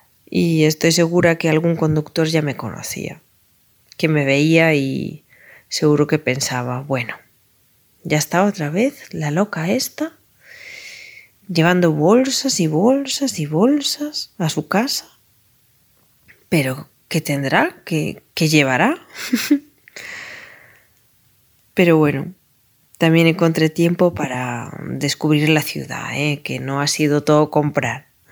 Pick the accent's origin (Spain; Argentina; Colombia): Spain; A Coruña, Galicia; moved away as an adult; now in Vienna, Austria; Soy de La Coruña, una ciudad al noroeste de España, pegada al Atlántico. Y vivo en Viena desde julio del 2011.